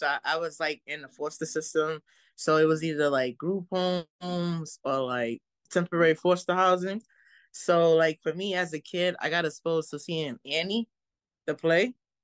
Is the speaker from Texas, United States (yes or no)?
no; Brooklyn, New York, United States; I'm a Brooklyn native myself. I might not live out there, but I'm from Brooklyn. I might be Bronx, but I am from Brooklyn. I don't forget where I come from.